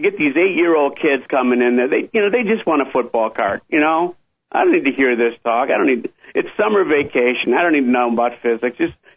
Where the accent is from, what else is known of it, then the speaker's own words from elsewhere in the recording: New York, United States; Yes, I grew up in New York State, so I know Albany well.